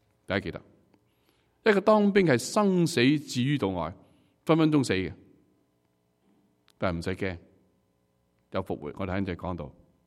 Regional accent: China; 我们中国人都喜欢做 victim

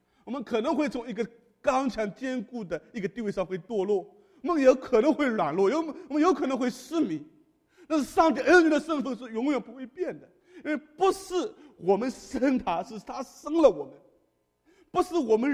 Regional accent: China; 因为我是中国人嘛

